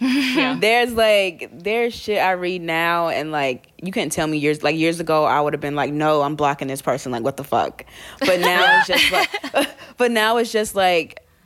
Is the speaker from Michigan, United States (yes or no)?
no; North Carolina, United States; moved away as an adult; now in New York, United States; And then eventually I moved to New York, for grad school, 'cause I moved from North Carolina. That's where I'm originally from.